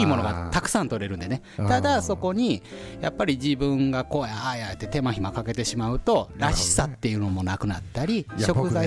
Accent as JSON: {"language": "Japanese", "town": "Fukuchiyama", "region": "Kyoto", "country": "Japan", "said": "僕は福知山出身で、うん、福知山でイタリア料理をやっぱなりわいにしてるから、"}